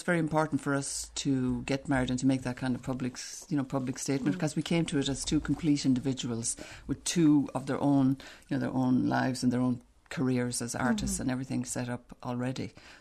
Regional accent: Kilmoyler, Munster, Ireland; I'm from Kilmoyler, one of these conjoined parishes, Kilmoyler and Banshee. So I grew up, you know, on a small farm, I suppose, and had the usual rural childhood.

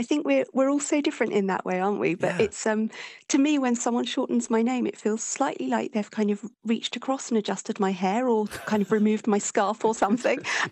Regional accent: England, United Kingdom; also born or lived in Australia; I'm from England, although when I was six, I moved to Australia for a couple of years because of my father's work. But I have spent the rest of my life in England, and I live just outside London with my husband and have two grown-up children.

